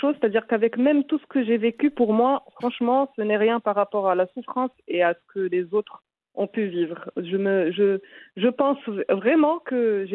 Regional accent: Saudi Arabia; also born or lived in Morocco; j'ai pas grandi au Maroc. J'ai grandi toute mon enfance en Arabie Saoudite parce que mon papa était expatrié là-bas. Et très rapidement, à l'adolescence, Y a, mes parents se sont séparés et on a dû rentrer au Maroc.

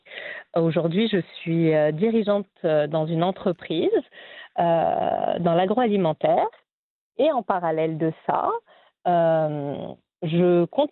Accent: Annecy, Auvergne-Rhône-Alpes, France; now in Morocco; je venais de France, oui, mais d'Annecy, qui est à côté de la Suisse, donc avec une culture quand même très rigoureuse, très carrée. Et là, j'ai débarqué à Casablanca avant d'atterrir à Rabat

